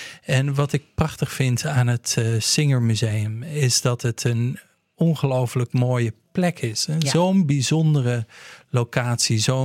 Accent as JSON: {"language": "Dutch", "region": "Utrecht", "country": "Netherlands", "tie": "born or raised there", "said": "Ja, ik ben opgegroeid in Utrecht. En altijd in het midden van het land eigenlijk gewoond. Maar ik heb in Groningen gestudeerd, kunstgeschiedenis."}